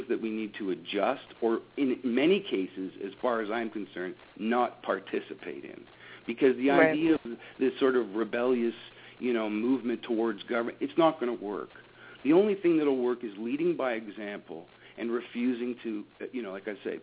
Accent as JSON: {"language": "English", "region": "Ontario", "country": "Canada", "said": "I'm from Ontario, Canada."}